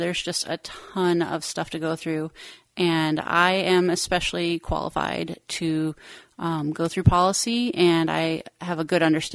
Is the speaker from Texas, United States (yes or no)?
no; Nevada, United States; now in Idaho, United States; I hail from Southern Nevada, which is pretty similar to Idaho, and I come from a small town and really close to family.